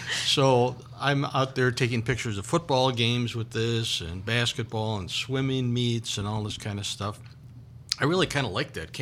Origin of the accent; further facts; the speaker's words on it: Milwaukee, Wisconsin, United States; also born or lived in Delafield, Wisconsin; I was born in Milwaukee, and I grew up there for a while, and then we moved out to a little town just west of Milwaukee, a little town called Delafield, Wisconsin